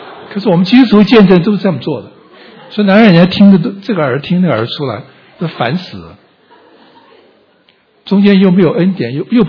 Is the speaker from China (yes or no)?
yes; China; 我们都中国人